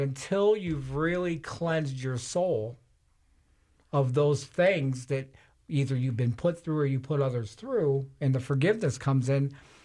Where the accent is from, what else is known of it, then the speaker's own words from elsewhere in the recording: Detroit, Michigan, United States; I'm a street level guy. I'm a kid from Detroit.